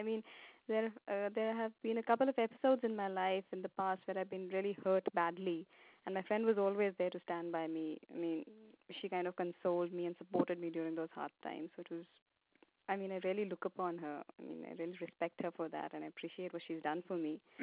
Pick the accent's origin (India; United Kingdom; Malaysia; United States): India; English is a second language; moved away as an adult; now in -; She's actually in India, and I'm from India.